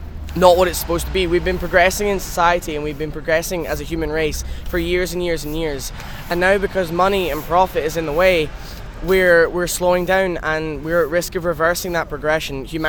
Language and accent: English; Glasgow, Scotland, United Kingdom; And when I realised there was going to be one in Glasgow, my hometown, I was very, very interested in helping out.